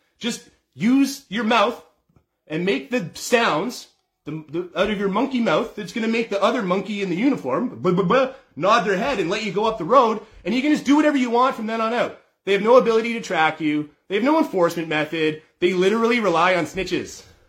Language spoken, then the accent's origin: English; Canada; now in United States; I'm a Canadian living in the U.S., haven't been back since the implementation of ArriveCan and inoculation charade.